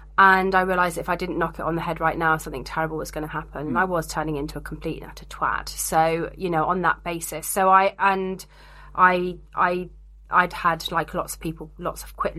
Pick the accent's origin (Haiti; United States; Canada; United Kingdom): United Kingdom; and we're British, so all of our social lives have been geared around alcohol for a long time.